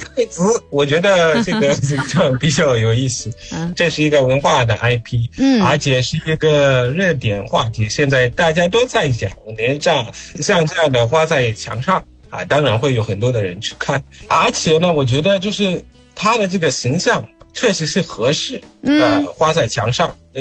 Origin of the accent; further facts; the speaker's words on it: Zimbabwe; Chinese is a second language; 我是来自津巴布韦的